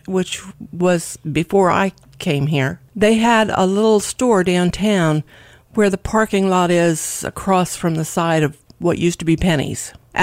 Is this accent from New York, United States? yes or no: yes; New York, United States; born there; now in Milford, United States; No, I was born in the Bronx of New York.